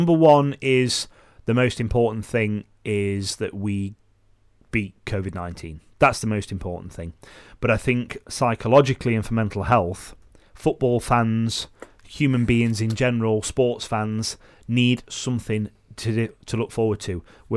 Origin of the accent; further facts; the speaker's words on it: England, United Kingdom; I'm English.